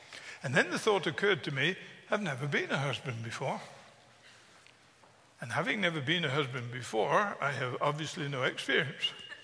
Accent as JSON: {"language": "English", "region": "England", "country": "United Kingdom", "said": "I'm English and I'm old."}